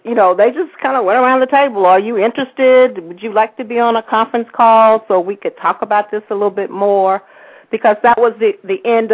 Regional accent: Monroe, Louisiana, United States; also born or lived in Tallulah; now in Atlanta, United States; I live in Atlanta. I'm originally from Tallulah and Monroe, Louisiana

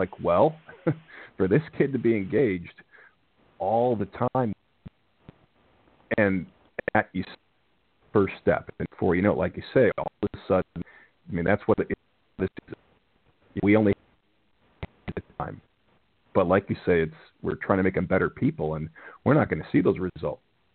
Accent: Chicago, Illinois, United States; he had brought championships to Chicago, which is my hometown, many of them.

